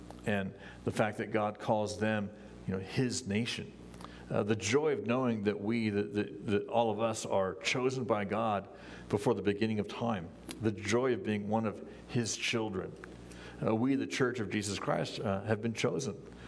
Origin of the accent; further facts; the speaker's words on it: United States; I am an American. I'm a U.S. citizen.